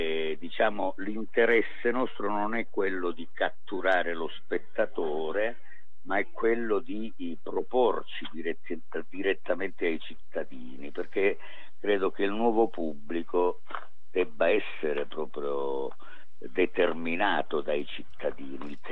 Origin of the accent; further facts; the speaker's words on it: Calabria, Italy; moved away as an adult; now in Florence, Italy; Io, sai, ho vissuto 18 anni in Calabria e 45 a Firenze, quindi devo capire qual è davvero la mia terra, no?